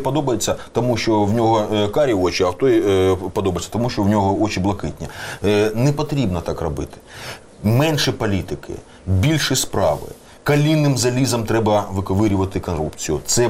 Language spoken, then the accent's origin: Ukrainian; Dnipro, Dnipropetrovsk Oblast, Ukraine; я з Дніпра